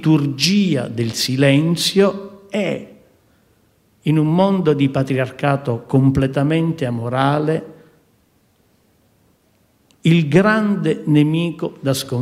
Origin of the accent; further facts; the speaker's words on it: Palermo, Sicily, Italy; born there; io sono nato a Palermo in Sicilia